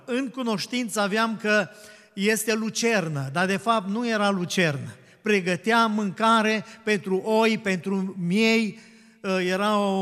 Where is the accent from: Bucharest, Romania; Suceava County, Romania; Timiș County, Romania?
Suceava County, Romania; Marginea; noi suntem din Marginea, și el și eu suntem din Marginea